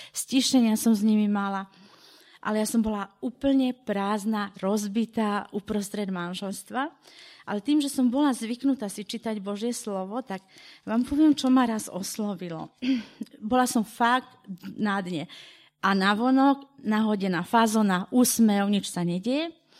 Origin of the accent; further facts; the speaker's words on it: Hrádek, Moravian-Silesian Region, Czechia; ja pochádzam z Tešinska, narodila som sa v Hrádku Veslesku.